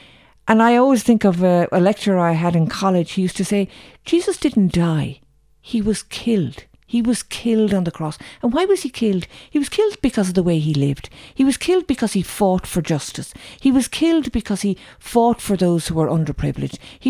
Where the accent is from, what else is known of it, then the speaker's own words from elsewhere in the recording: Ireland; maybe sometimes as Irish people, we can become very focused on the cross